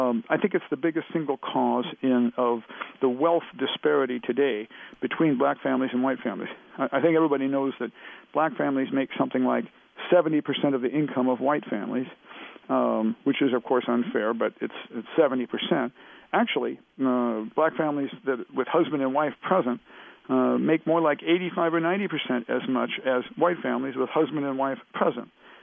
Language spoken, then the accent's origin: English; Decatur, Illinois, United States; The only critical comments actually came from a story in my hometown in Decatur, Illinois